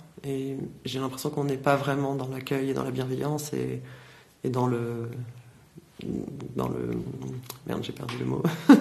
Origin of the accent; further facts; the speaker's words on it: Normandy, France; also born or lived in Montpellier / Berlin; Moi, j'ai grandi en Normandie et après, j'ai vadrouillé dans beaucoup de lieux différents, dans beaucoup de lieux collectifs différents, voilà, entre Montpellier et Berlin, principalement, et après un petit peu partout dans le monde.